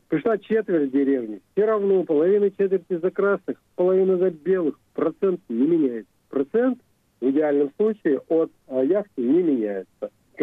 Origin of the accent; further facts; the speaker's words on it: Russia; Почему он называется русский? Потому что я из России